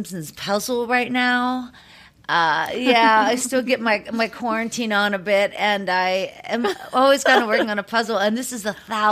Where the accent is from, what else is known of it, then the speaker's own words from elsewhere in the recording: Pittsburgh, Pennsylvania, United States; moved away as an adult; now in Los Angeles, United States; You know, I'm from Pittsburgh, and when I first got to Los Angeles